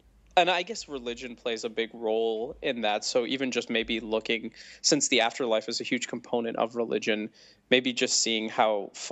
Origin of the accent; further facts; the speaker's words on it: Downers Grove, Illinois, United States; I grew up in Downers Grove, Illinois. Darien is my hometown, but it's like close to the... It's a Chicago suburb.